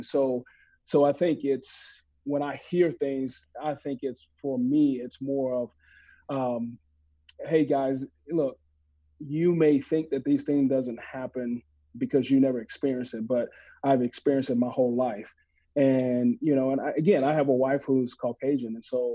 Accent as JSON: {"language": "English", "region": "Mississippi", "country": "United States", "tie": "born or raised there", "said": "a lot of ups and downs with, even my emotions, particularly growing up in Mississippi."}